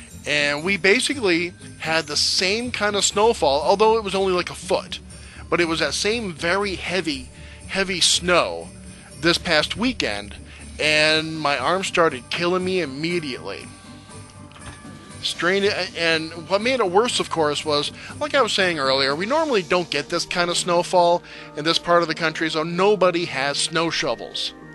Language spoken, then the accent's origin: English; New Hampshire, United States; But yeah, people in my home state of New Hampshire right now really getting pummeled.